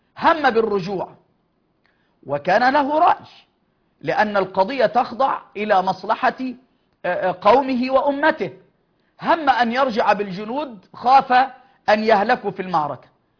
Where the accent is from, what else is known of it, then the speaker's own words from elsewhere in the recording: Egypt; فالجزية قبل الإسلام، الروم مثلا عندنا في مصر كانت تأخذ مقابل على الحياة